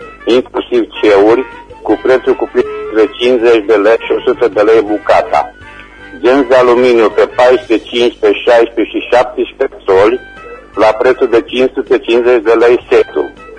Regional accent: Reșița, Caraș-Severin, Romania; sunt din Reșița

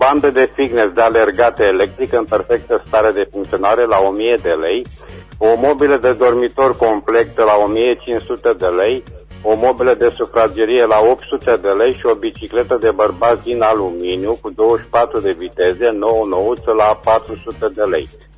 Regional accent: Reșița, Caraș-Severin, Romania; sunt din Reșița

